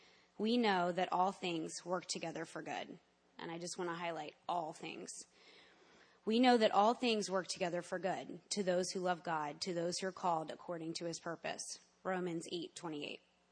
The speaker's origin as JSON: {"language": "English", "town": "Oakton", "region": "Virginia", "country": "United States", "tie": "born or raised there", "said": "I grew up in Oakton. I went to Oakton High School. So I went to Navy Elementary, which is off West Ox."}